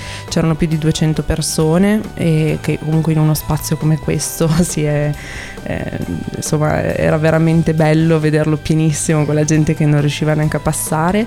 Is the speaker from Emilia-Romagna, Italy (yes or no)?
yes; Parma, Emilia-Romagna, Italy; io sono di Parma, purtroppo no, nel senso, non, io con mia mamma ho vissuto a San Lazzaro, che comunque è un altro quartiere abbastanza popolare ma che non rientra nel progetto. Adesso vivo in centro